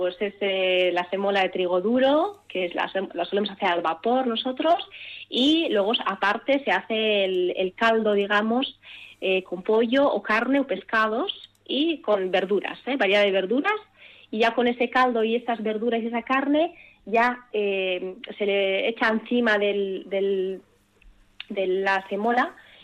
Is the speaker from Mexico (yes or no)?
no; Morocco; la cultura culinaria marroquí, que yo soy de Marruecos